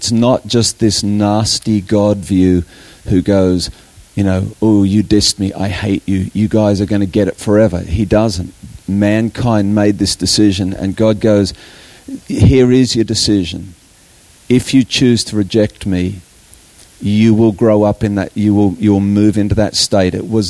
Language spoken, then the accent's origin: English; Australia; also born or lived in Colorado, United States; I grew up in Australia, but I married my wife in the States, and we lived there for heaps.